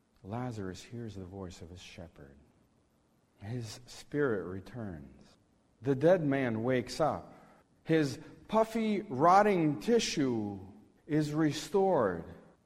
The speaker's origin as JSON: {"language": "English", "region": "Moscow", "country": "Russia", "tie": "born or raised there", "said": "In the neighborhood where I grew up in Moscow, less than a mile away, is the largest crematorium in all of Europe."}